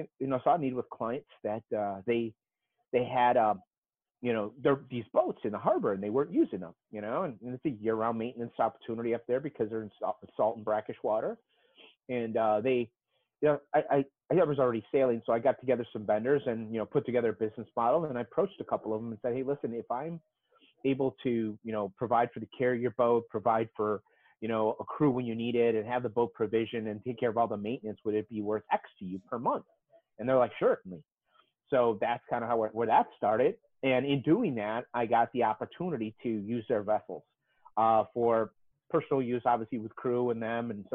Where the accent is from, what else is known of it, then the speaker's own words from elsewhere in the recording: Chicago, Illinois, United States; I was born in Chicago. I mean, I'm a native Chicago, and I like to say I did the circle tour of the United States, vis-a-vis. But I started out on the south side of Chicago. Grew up in a working class neighborhood.